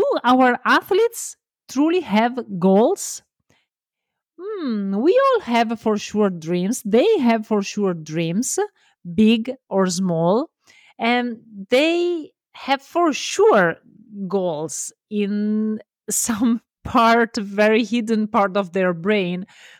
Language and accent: English; Italy; English is a second language; I'm Italian, so love my accent and embrace my mistakes.